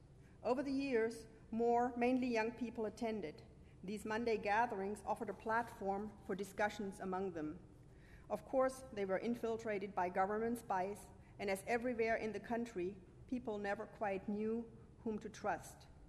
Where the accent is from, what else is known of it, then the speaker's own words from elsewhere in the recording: Stuttgart, Baden-Württemberg, Germany; I grew up in Stuttgart, the capital of Baden-Württemberg, but I have ancestors on both sides of my parents from the Leipzig area.